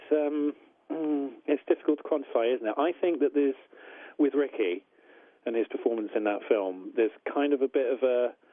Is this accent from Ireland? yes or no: no; United Kingdom; Honestly, when you're on a film like this, you're as a British puppeteer, you're essentially background talent.